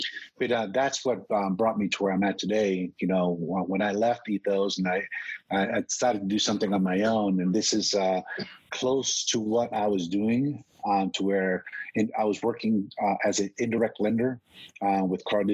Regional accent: Queens, New York, United States; also born or lived in Brooklyn / Smithtown; I was born in Sheepshead Bay, Brooklyn, New York, but I can't claim that, but I was really raised in Jamaica, Queens since I was like 3 years old. Of course, we went to high school in Smithtown, Long Island.

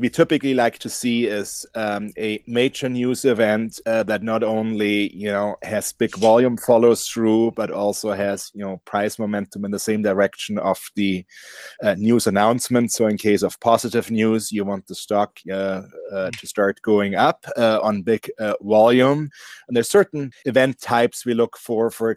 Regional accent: Bavaria, Germany; I'm originally from Bavaria. In Germany

